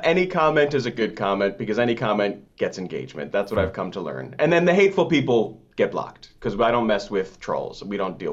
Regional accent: Syracuse, New York, United States; I love my hometown. I'm so grateful. Syracuse. So I grew up in a suburb of the city of Syracuse, and that I was in bands since I was 14.

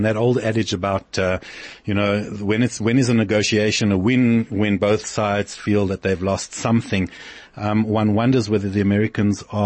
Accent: South Africa; because as a South African, when one visits Israel, one of the most strongest impressions one walks away

